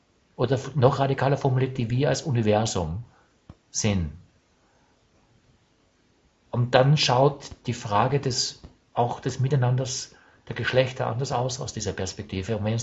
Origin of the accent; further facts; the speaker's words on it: Austria; Ich bin auch Österreicher, ich bin auch Mann